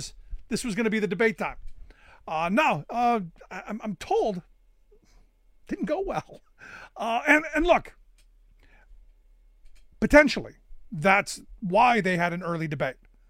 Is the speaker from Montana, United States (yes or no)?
no; Cleveland, Ohio, United States; So as a kid growing up in Cleveland, the famous story about, you know, the Cuyahoga River in Cleveland